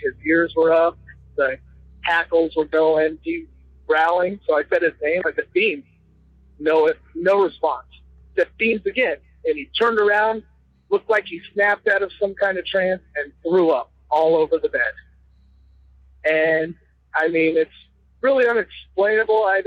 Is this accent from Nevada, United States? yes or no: no; Iowa, United States; I'm from Iowa.